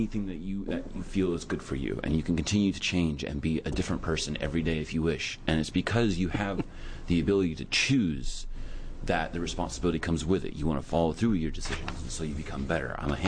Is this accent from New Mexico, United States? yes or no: no; South Carolina, United States; now in Portland, United States; I come from South Carolina. I've moved to Portland to start a new way of being. In South Carolina, I grew up in one of the poorest education systems